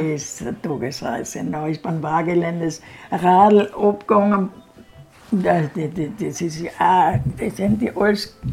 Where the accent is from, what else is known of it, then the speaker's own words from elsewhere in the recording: Carinthia, Austria; Ja, ich bin ein Kärntner.